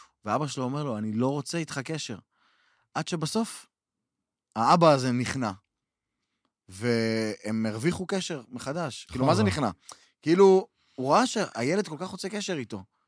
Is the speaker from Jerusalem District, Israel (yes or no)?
no; Beersheba, Southern District, Israel; איפה שנולדתי, בשכונה בבאר שבע, בבאר החדשה, היה דקירות, היה לנו את ארתור הקווקזי בשכונה שכולם פחדו ממנו פחד מוות